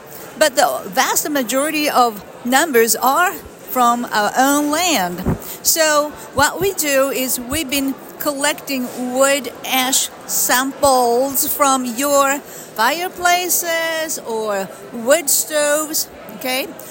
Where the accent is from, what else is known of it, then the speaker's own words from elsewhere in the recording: Japan; now in United States; I'm originally from Japan, but I'm a U.S. citizen